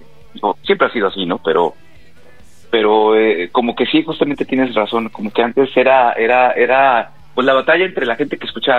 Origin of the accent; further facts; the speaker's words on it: Mexico; para nosotros como mexicanos es un estándar, ¿sabes?